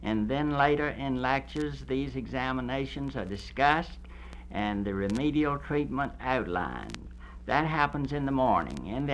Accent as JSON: {"language": "English", "town": "Norfolk", "region": "Virginia", "country": "United States", "said": "Yes, I'm from the South. I'm from Norfolk, Virginia."}